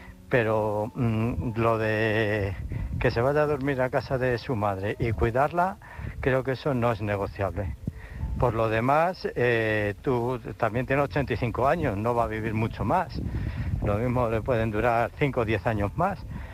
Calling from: Illescas, Castilla-La Mancha, Spain; de Illescas, como todos los días.

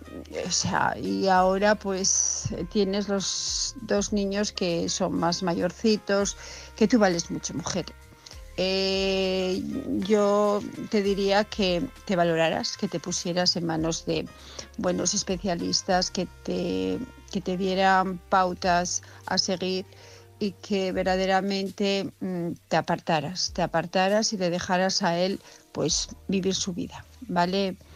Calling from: Asturias, Spain; de Asturias

